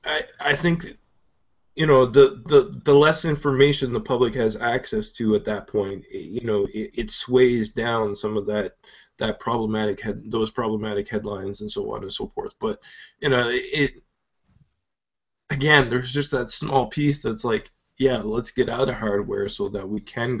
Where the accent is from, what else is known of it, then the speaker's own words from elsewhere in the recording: Canada; I'm Canadian and I followed the company for so long